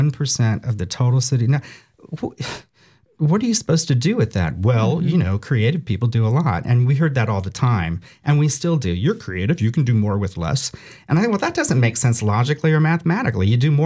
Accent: Jacksonville, Florida, United States; I think there really is a kind of a stigma, oh, you know, I'm from Jacksonville

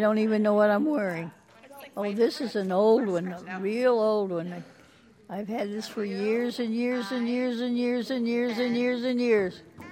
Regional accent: Kansas City, Missouri, United States; I'm from Kansas City, Missouri.

